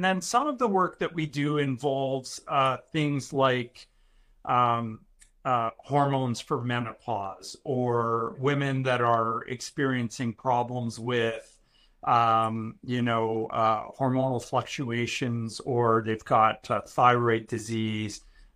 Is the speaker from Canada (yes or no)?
yes; Canada; also born or lived in Iran; So I was born in Iran, but we moved here when I was very, very little, 8 months old, to Canada.